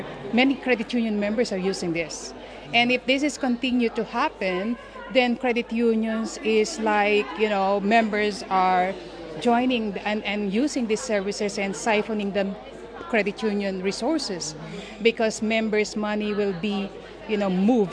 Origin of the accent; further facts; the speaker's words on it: Philippines; now in Thailand; I'm from the Philippines. Kind of complicated. I am from the Philippines, but living in Thailand for 21 years.